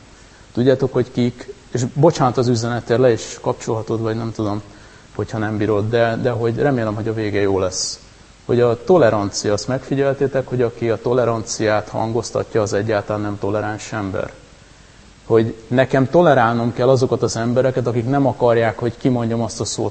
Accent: Hungary; azért említsük meg, mert magyar emberek vagyunk

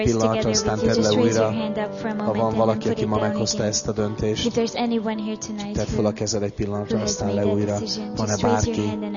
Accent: Hungary; így érzem magam, ugrálni akarok, meg minden, csak magyar vagyok, nem teszem.

